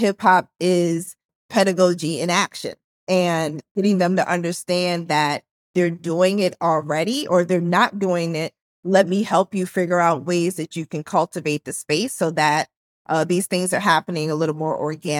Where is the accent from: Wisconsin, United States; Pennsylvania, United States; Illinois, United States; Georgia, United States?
Pennsylvania, United States; Philadelphia; Yeah, I'm from Philly. My father's from Harlem. My mother's from Bermuda.